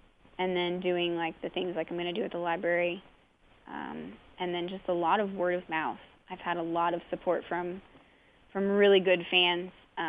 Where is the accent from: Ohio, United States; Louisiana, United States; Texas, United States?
Ohio, United States; Bellbrook; now in Xenia, United States; I live in Xenia. Okay. And I'm originally from Bellbrook.